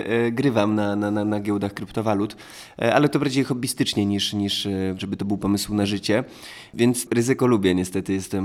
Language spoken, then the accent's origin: Polish; Suwałki, Podlaskie Voivodeship, Poland; Ja w ogóle lubię Olsztyn, gdyż pochodzę z Suwałk, więc tutaj często bywałem. Mimo, że nie jest to Podlasie, a bardziej Warmia, Mazury, to się czuję tu bardziej jak u siebie.